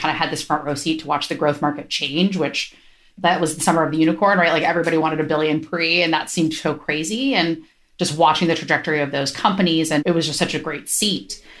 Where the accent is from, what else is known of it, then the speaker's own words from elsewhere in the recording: Ohio, United States; now in Bay Area, United States; My background's like super similar to Renata's. I grew up in Ohio. I was a chemist.